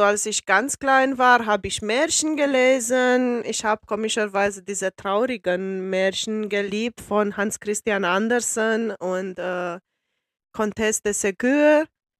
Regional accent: Brașov, Brașov County, Romania; moved away as an adult; now in Frankfurt, Germany; Und ich komme ursprünglich aus Rumänien, wo ich auch 4 Jahre lang unterrichtet habe an einem Gymnasium, aber das ist jetzt schon 17 Jahre her.

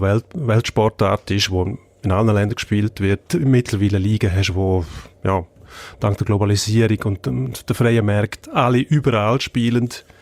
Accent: Switzerland

